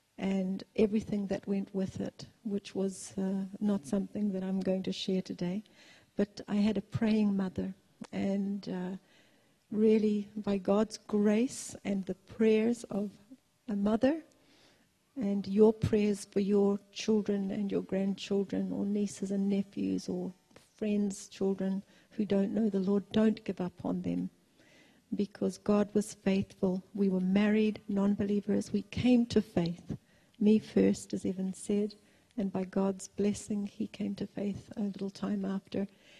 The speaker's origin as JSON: {"language": "English", "town": "Kawerau", "region": "Bay of Plenty", "country": "New Zealand", "tie": "born or raised there", "said": "grew up in Kawerau in the Eastern Bay of Plenty. So if any of you sort of wonder about my accent, it's a mixture of all sorts of things. But we're really local, brought up"}